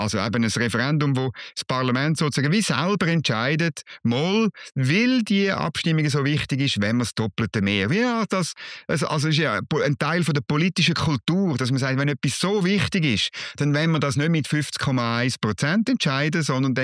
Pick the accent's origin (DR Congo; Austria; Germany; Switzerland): Switzerland; was man jetzt als Schweizer noch muss sagen